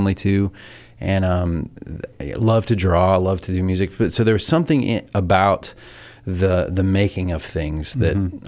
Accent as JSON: {"language": "English", "region": "Southern United States", "country": "United States", "tie": "born or raised there", "said": "So I grew up in the South in a small town, one of four kids"}